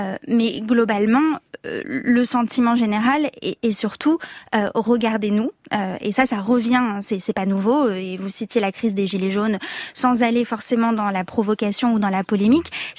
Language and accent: French; Auvergne-Rhône-Alpes, France; Je viens de de l'Allier.